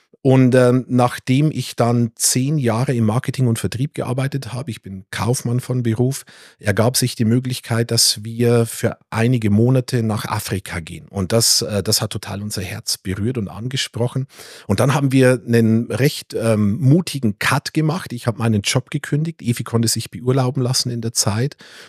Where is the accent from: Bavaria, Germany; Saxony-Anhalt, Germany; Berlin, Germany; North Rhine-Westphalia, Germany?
Bavaria, Germany; Bleibach; ich bin im Bayerischen Wald groß geworden, in einem kleinen, aber total tollen Dorf. Bleibach heißt das.